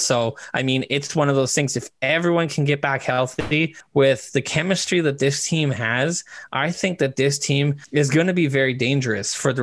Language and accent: English; Winnipeg, Manitoba, Canada; I am a Jets fan growing up near Winnipeg